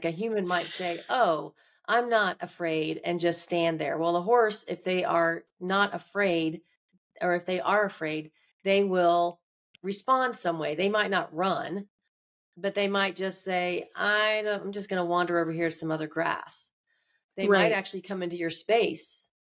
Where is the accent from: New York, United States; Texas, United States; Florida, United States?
Florida, United States; Jacksonville; I mean, I grew up middle class in Jacksonville, Florida. Went to private schools all my life, and went to college.